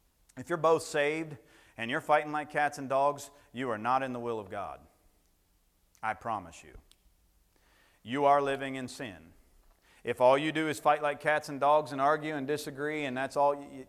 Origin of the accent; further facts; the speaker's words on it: Ohio, United States; I know that's not good English, and I'm from Ohio.